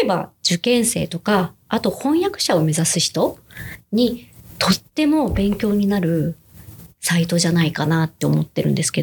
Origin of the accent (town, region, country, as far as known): Osaka, Japan